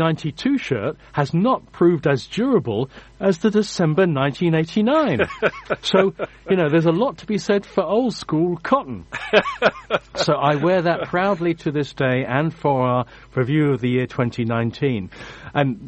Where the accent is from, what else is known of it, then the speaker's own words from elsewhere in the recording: Switzerland; because I come from Switzerland